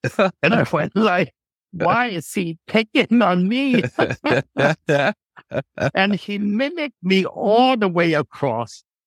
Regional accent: New York, United States; also born or lived in Shanghai, China; I was actually born in old China before the change in government in 1949, and then went through Southeast Asia and came to New York. I was five when we left China. It was quite a journey getting from Shanghai to New York.

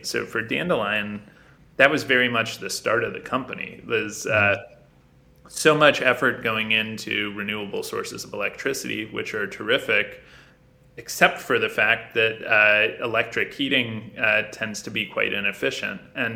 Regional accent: Washington, District of Columbia, United States; I grew up in Washington, D.C., where I am now, and am the child of two bona fide do-gooders.

